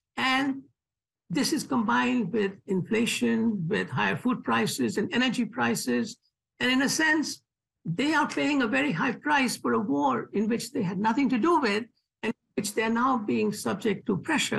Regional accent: India; I come from India, which has been at the receiving end of the British colonial policies for over 150 years.

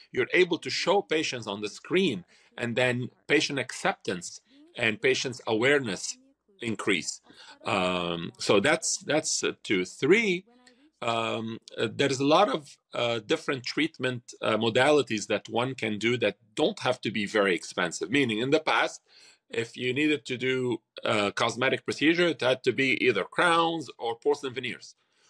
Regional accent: Lebanon; English is a second language; I mean, I'm originally from Lebanon, and it's different when I go there and I look and see that it's not the same.

